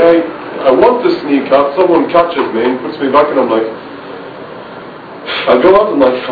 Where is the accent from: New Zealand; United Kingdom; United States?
United Kingdom; I remember once in England, because I'm British